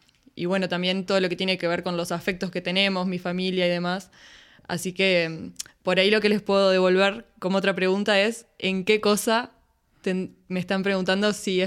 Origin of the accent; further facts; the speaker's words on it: Uruguay; moved away as an adult; now in Salamanca, Spain; vine para estudiar un máster en educación. Estoy en la Universidad de Salamanca. Y yo vengo de Uruguay.